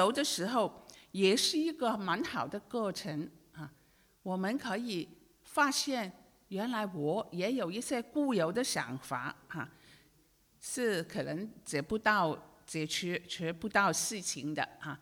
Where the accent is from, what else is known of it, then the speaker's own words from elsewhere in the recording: Hong Kong; 好像我是从香港来